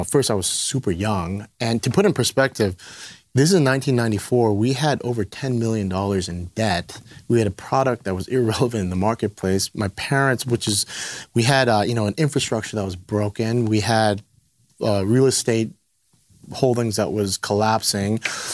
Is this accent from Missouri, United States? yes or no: no; Los Angeles, California, United States; especially me being, you know, born and raised in LA, grew up predominantly in the streets of LA.